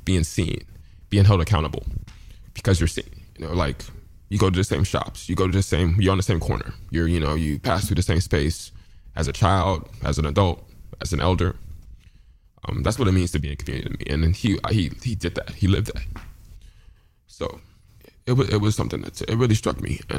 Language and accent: English; Los Angeles, California, United States; I'm 37 now, and growing up in South LA, I've known a lot of people who've been shot and killed